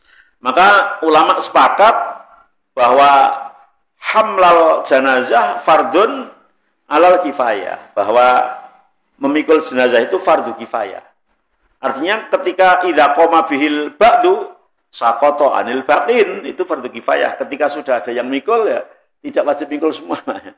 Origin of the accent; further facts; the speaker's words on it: Semarang, Central Java, Indonesia; kok kayak enggak seperti di kampungku ya. Kalau di Semarang itu siapapun yang meninggal yang namanya mikul itu mesti rebutan gitu ya.